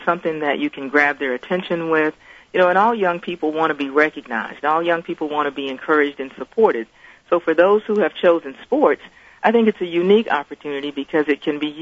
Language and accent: English; Texas, United States; I grew up in Central Texas and just played basketball at the University of Houston on a scholarship